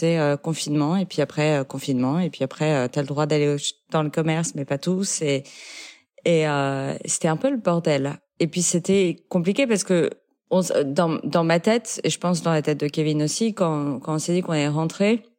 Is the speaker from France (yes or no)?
yes; France; moved away as an adult; now in New York, United States; j'habite à New York depuis un peu plus d'1 an. Et j'ai grandi en France